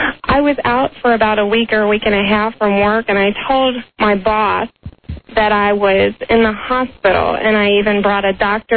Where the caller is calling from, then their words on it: Alexandria, Virginia, United States; Alexandria.